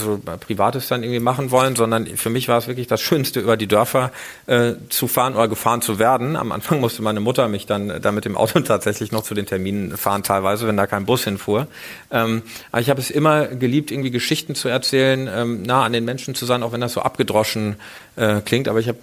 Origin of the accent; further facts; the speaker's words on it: Iserlohn, North Rhine-Westphalia, Germany; die Lokalzeitung meiner Heimatstadt Iserlohn